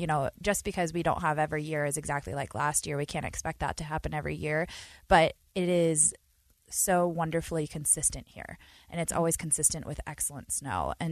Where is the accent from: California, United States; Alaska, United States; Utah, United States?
Utah, United States; It's so common for people to get really excited as soon as they realize that we're here from Utah.